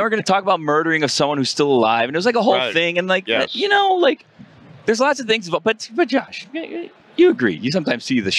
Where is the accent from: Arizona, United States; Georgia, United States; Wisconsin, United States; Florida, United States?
Florida, United States; Miami; We're from Miami. I'm a Dolphins fan.